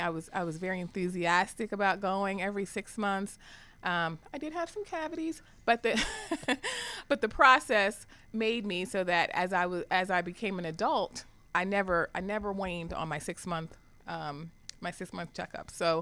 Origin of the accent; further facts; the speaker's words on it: Wilmington, Delaware, United States; I had a very influential dentist and orthodontist combo when I was growing up in Wilmington, Delaware.